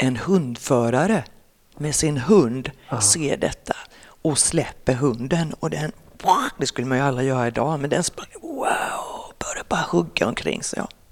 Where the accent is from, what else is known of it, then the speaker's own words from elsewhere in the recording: Kalmar, Kalmar County, Sweden; accent: Kalmar dialect; I Kalmar. Så kan jag prata kalmaritiska mellan varven.